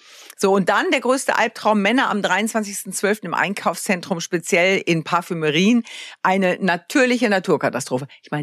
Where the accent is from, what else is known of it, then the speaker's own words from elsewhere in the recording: Northern Germany, Germany; Ich bin aus dem Norden.